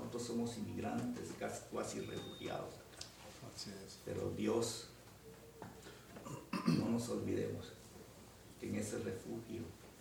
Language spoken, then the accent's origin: Spanish; Guatemala; Como guatemalteco, y muchos guatemaltecos, nos sentimos avergonzados de esto que ocurrió.